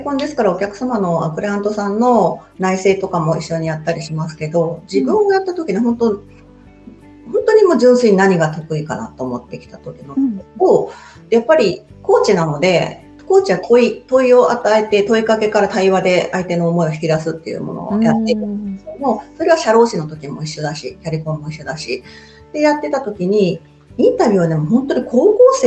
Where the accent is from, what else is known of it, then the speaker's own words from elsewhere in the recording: Utsunomiya, Tochigi, Japan; also born or lived in Tokyo; 栃木県宇都宮市出身で、大学の時に東京に出まして、20年間世田谷に住んでいたんですけども、また生まれ故郷の宇都宮に戻って、おります。